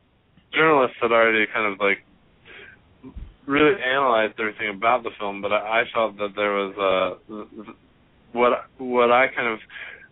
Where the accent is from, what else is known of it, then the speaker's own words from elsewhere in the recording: Atlanta, Georgia, United States; there was one in Georgia that I'm from Atlanta, Georgia